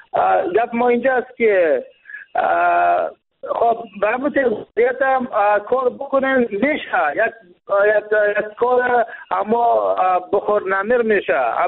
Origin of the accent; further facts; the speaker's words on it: Jowzjan, Afghanistan; ولایت ما ولایت جوزجان برای فیلی یک ولایت ناامن است